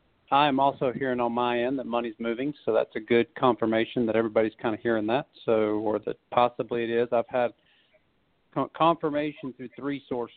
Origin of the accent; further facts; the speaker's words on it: North Carolina, United States; Obviously, it's my home state. I live about 3 hours from there now. I used to live about an hour from there.